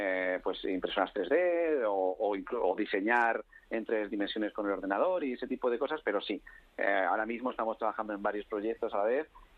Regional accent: Spain; cuando era pequeño en España

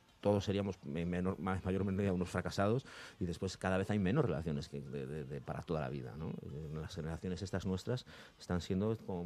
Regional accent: Galicia, Spain; now in Madrid, Spain; Yo soy gallego y yo echo de menos en Madrid la lluvia.

